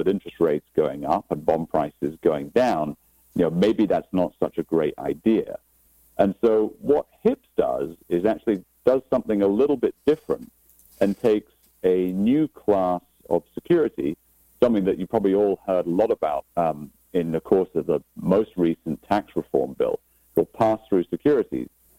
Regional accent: Aberdeen, Scotland, United Kingdom; Well, as you rightly said, I'm actually from Scotland, so a town called Aberdeen on the northeast coast of Scotland. So it's about 40 miles north of St. Andrews, for those of you that are golf fans.

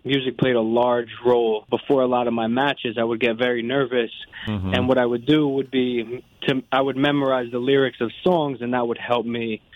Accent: Fort Lee, New Jersey, United States; also born or lived in New York City; now in Englewood, United States; I grew up in Fort Lee, New Jersey.

